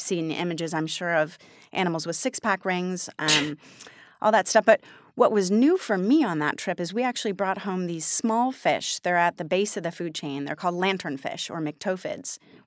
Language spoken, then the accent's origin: English; Santa Monica, California, United States; I've always been an ocean person. I grew up in Santa Monica. My first sort of activism was doing beach cleanups as a kid in high school.